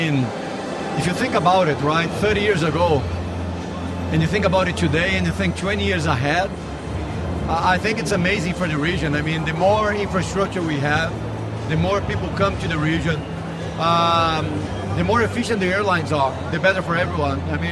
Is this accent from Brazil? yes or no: yes; Brazil; I'm very fond of the project because it's in my hometown where I grew up.